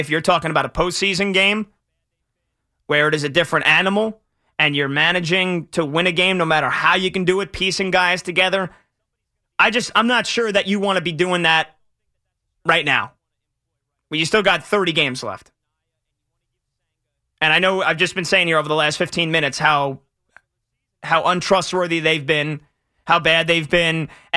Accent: South Plainfield, New Jersey, United States; Let's go to Dave, who's in South Plainfield. That's my hometown.

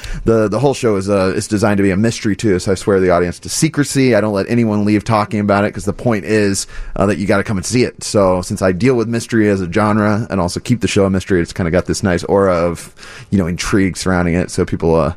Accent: Kansas, United States; You know, I'm from a small town in the Midwest. I'm from Kansas.

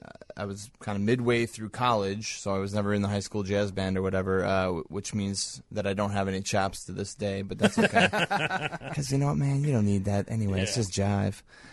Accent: Oswego, Illinois, United States; We went to high school in Oswego, Illinois.

